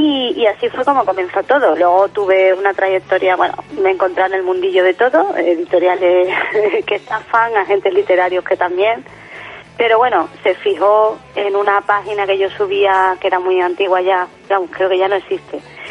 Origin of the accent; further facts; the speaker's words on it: Jerez de la Frontera, Andalusia, Spain; Que aquí en Jerez, mi tierra, cuando era pequeña pues podías cambiarlo en la plaza